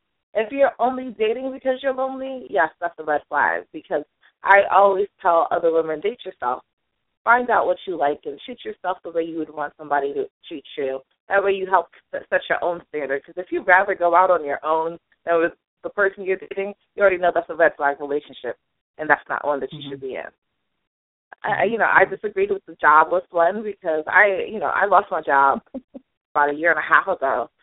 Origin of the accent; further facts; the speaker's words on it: New York, United States; also born or lived in Jamaica / New Jersey; now in Washington DC area, United States; I am originally from Jamaica. I grew up between New York and New Jersey. I live in the DMV right now.